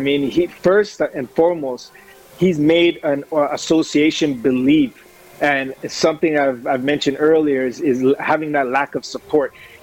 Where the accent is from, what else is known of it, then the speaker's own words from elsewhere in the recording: Canada; And I think as a Canadian player, you're looking at that and you're looking at Belgium and say, you know what, I like our chances.